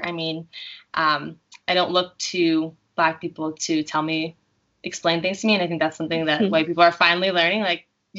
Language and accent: English; New Jersey, United States; And I'm from New Jersey, and I didn't know. And this happened in 2012 when I still lived in New Jersey.